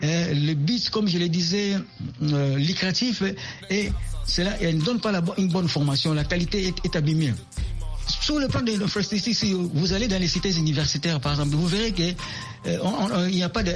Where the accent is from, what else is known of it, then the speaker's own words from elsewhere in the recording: DR Congo; ici chez nous en Afrique, particulièrement dans mon pays, la RDC.